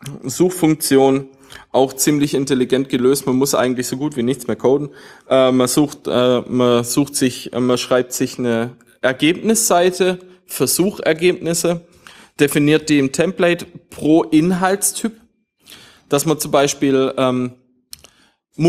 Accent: Swabia, Germany; bei uns in Schwaben gibt's Besenwirtschaften.

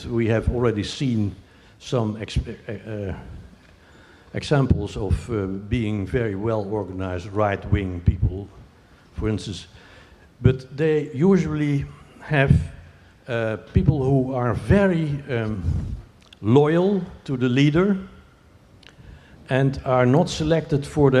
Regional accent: Netherlands; English is a second language; I'm from the Netherlands, and we are not polite.

